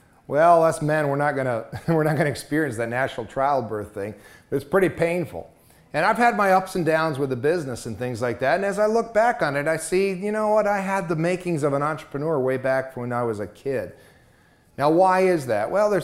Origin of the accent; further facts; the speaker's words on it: Mexico; I grew up in Mexico. My parents were missionaries down there.